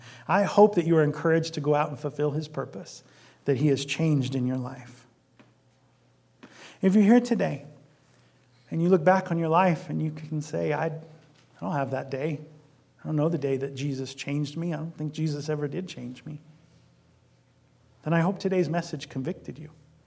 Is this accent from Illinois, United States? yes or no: yes; Illinois, United States; And so I grew up right outside Chicago, went to a public school right outside Chicago.